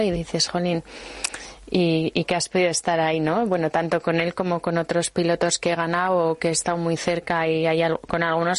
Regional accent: Basque Country, Spain; Aunque seamos guipuzcoanos y tenemos que decir que somos de la Real, ¿no?

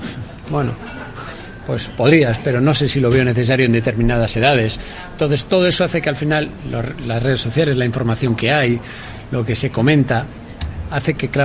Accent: Vitoria-Gasteiz, Basque Country, Spain; Yo soy de Vitoria

